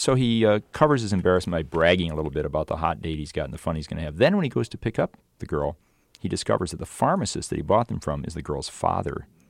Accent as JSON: {"language": "English", "region": "Michigan", "country": "United States", "said": "I'm from Michigan, and it had to be a Michigan-made car"}